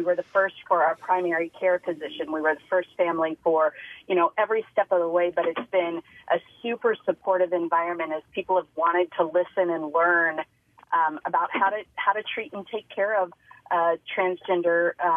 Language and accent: English; United States; moved away as an adult; now in Montreal, Canada; Just calling because we're American and we moved to Montreal 7 years ago.